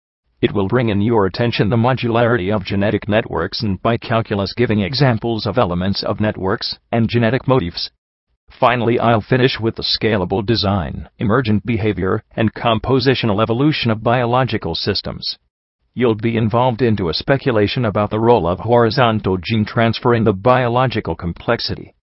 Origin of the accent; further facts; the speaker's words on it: Freiburg, Baden-Württemberg, Germany; I'm from Freiburg.